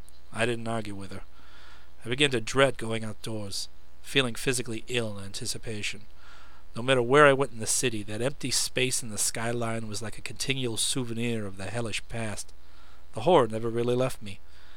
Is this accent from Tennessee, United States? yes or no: no; New York, United States; My family has been living in New York for 5 generations, and I was a 4th-generation cop. I'm about as much a New Yorker as you can find anywhere in the universe, so you might well ask me why I dragged my family down to the land of cotton.